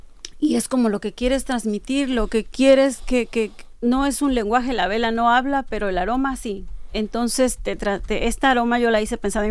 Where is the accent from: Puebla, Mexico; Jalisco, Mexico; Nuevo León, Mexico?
Puebla, Mexico; soy de México, nací en Puebla